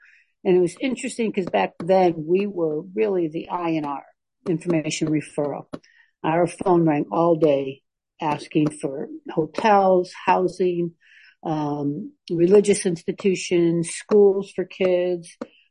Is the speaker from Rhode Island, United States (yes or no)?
no; Chicago, Illinois, United States; But I grew up in hospitality in Chicago. I was 15 and my mom had a gay bar.